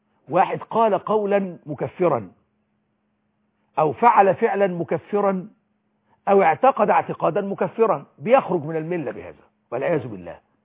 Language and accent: Arabic; Egypt